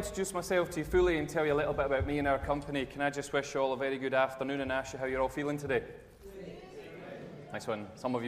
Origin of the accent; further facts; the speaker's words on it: Troon, Scotland, United Kingdom; But yeah, no, I'm from Troon.